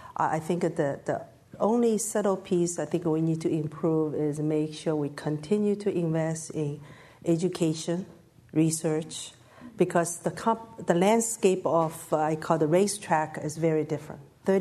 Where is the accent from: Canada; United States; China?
China; born there; English is a second language; China, I was born in China, right?